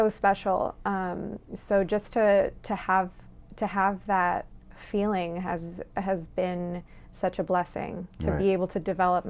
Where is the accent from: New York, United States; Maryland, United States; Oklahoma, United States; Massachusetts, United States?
New York, United States; And I'm from New York.